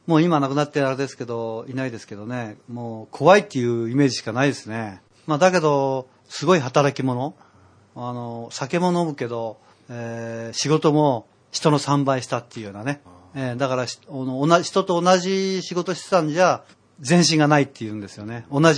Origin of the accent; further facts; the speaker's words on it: Tokyo, Japan; born there; まあ僕は東京で生まれたんですけど